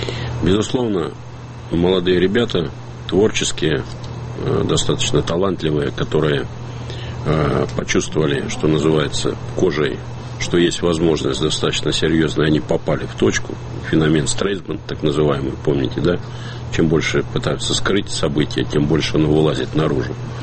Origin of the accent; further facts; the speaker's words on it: Siberia, Russia; как сибиряк к сибиряку